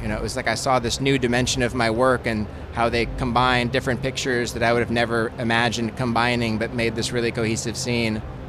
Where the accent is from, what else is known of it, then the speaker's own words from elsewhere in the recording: Boulder, Colorado, United States; I'm from Boulder, Colorado.